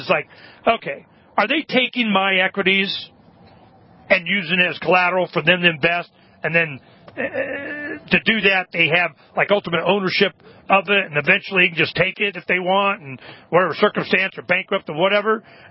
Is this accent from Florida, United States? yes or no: yes; Florida, United States; born there; U.S. citizen, I was born in Florida.